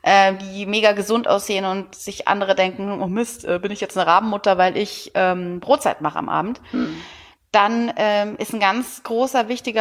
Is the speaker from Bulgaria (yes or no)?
no; West Germany, Germany; ich bin in Westdeutschland groß geworden